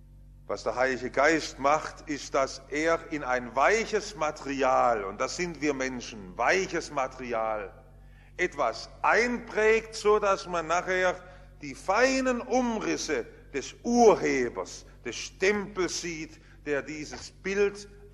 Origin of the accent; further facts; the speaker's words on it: Stuttgart, Baden-Württemberg, Germany; wir sind ja im Stuttgarter Westen aufgewachsen und hinter unserem Haus war die frühere Farbenfabrik Siegle